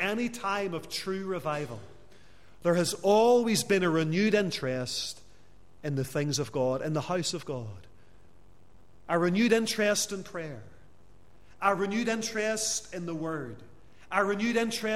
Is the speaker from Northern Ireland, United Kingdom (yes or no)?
yes; Lisburn, Northern Ireland, United Kingdom; My hometown of Lisburn's the same. Dozens of Presbyterian churches in the borough.